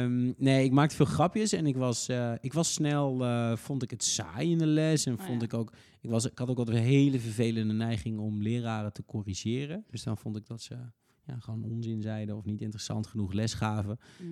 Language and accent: Dutch; Diepenheim, Overijssel, Netherlands; de jongens uit het dorp waar ik vandaan kom. Die wilden allemaal in Diepenheim blijven.